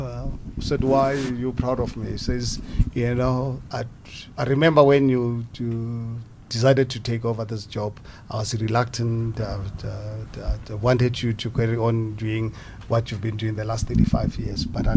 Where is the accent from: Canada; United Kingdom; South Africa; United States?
South Africa; as South African